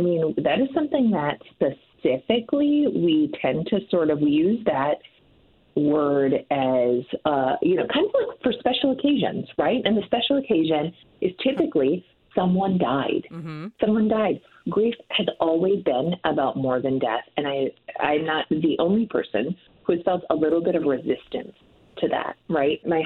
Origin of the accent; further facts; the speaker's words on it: Minnesota, United States; now in Phoenix, United States; I have defected, as evidenced in my accent, in the way that I present my vowels. Do not worry. I shall always be a Minnesotan.